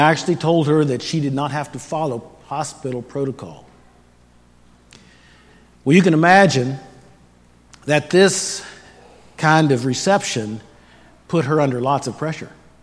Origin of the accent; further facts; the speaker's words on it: Harrisonburg, Virginia, United States; I grew up in Harrisonburg, Virginia area. My parents had lived in that community for generations, which meant that I was related to lots of people there.